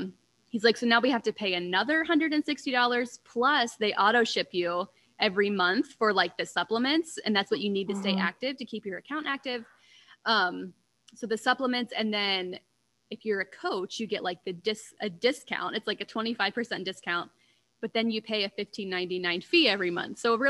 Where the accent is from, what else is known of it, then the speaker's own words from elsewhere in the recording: Ohio, United States; so I'm from Ohio and she's from Michigan, probably like 3 or 4 hours away from me.